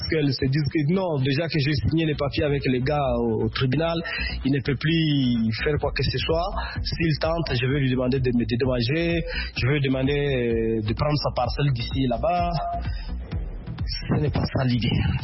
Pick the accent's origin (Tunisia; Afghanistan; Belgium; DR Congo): DR Congo; chez nous en RDC